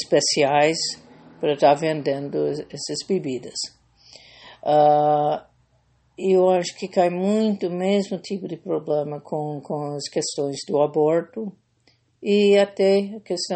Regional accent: Ohio, United States; A região do país onde eu fui criado, Ohio, mais perto do estado de West Virginia

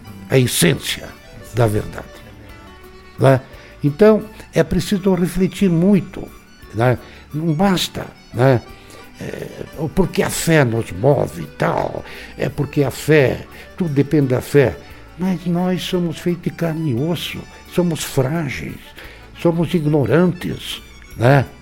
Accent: Rio Grande do Sul, Brazil; now in Paraná, Brazil; Eu, sendo gaúcho, morando aqui no Paraná

